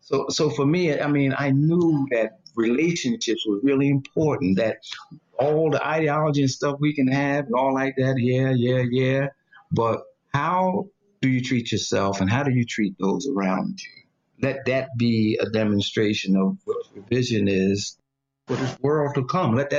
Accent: New York, United States; So I take the subway. I'm a New Yorker. So, you know, I'm in New York. I take subway everywhere.

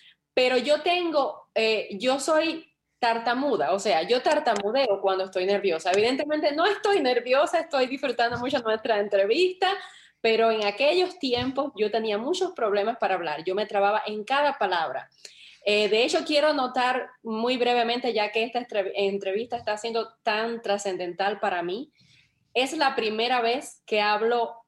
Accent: Holguín, Cuba; en la ciudad de Holguín, de donde yo soy en Cuba, al oriente de Cuba.

